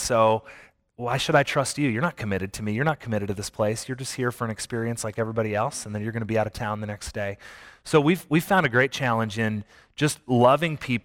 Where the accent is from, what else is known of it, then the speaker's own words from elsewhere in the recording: South Dakota, United States; I'm from South Dakota. You live in South Dakota, you got to drive a pickup.